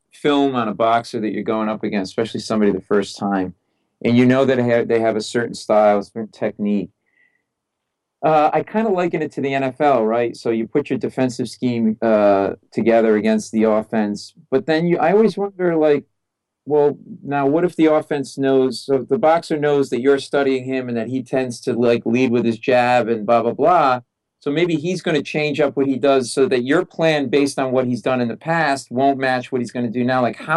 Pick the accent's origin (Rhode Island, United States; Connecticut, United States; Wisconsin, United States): Rhode Island, United States; I'm from Rhode Island. I know he's a Massachusetts guy.